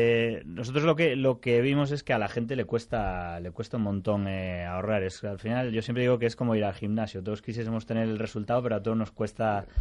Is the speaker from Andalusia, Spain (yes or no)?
no; Galicia, Spain; con un fondo de capital riesgo de ahí, de mi tierra, de Galicia